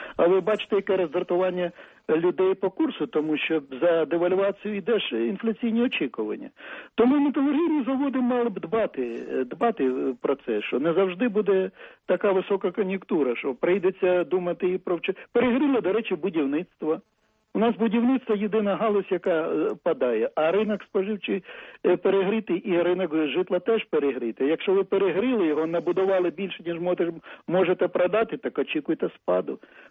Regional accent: Alchevsk, Luhansk Oblast, Ukraine; я сам з Олчевська

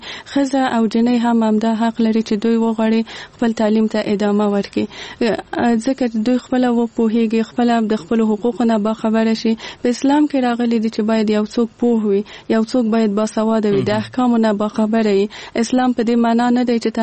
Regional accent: Kabul, Afghanistan; زه په کابل کې زغیدلې یم او دلته مجوند کړی.

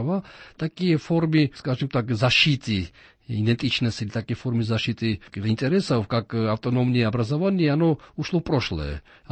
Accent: Georgia; Поэтому мы, грузины, очень, как и армяне, азербайджанцы, я уверен в этом, мы очень щепетильны

